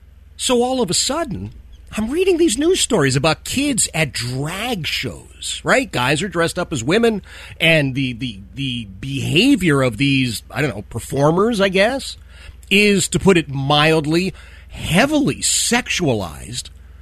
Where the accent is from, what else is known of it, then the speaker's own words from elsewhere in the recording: Philadelphia, Pennsylvania, United States; I grew up in Philadelphia, in the city of Philadelphia.